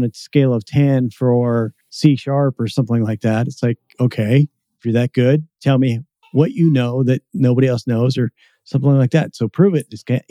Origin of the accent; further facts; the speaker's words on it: Washington, United States; I'm from the Seattle area as well, so I kind of understand that.